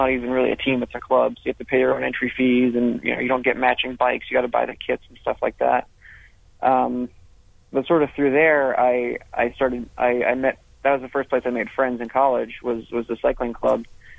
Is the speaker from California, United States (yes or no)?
no; Atlanta, Georgia, United States; Yeah, I grew up in Atlanta, Georgia. Not a whole lot of bike riding there.